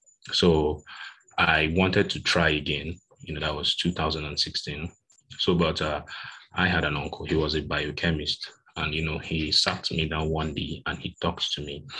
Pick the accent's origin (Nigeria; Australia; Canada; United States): Nigeria; growing up in Nigerian secondary schools